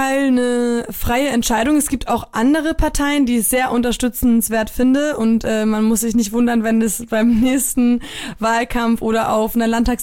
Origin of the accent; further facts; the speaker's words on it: Flensburg, Schleswig-Holstein, Germany; als Kind bin ich in dem Glauben aufgewachsen, dass er der König von Flensburg ist.